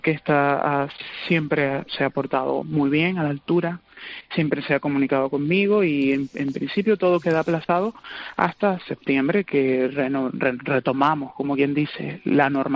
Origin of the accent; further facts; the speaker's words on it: Venezuela; now in Spain; En mi caso, yo me vine desde Venezuela.